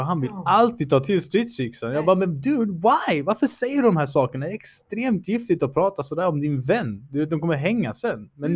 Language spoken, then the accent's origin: Swedish; Malmö, Skåne, Sweden; Jag är uppväxt i Malmö, you know.